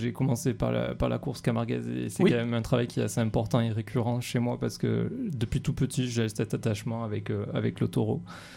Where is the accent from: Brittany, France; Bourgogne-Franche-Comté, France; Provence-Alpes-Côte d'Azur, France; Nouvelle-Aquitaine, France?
Provence-Alpes-Côte d'Azur, France; born there; Oui, clairement, oui, je suis né ici, enfin en Provence en tout cas.